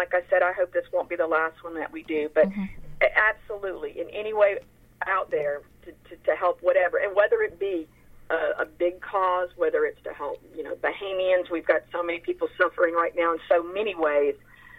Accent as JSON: {"language": "English", "region": "Mississippi", "country": "United States", "tie": "born there", "said": "I was born in the Mississippi Delta."}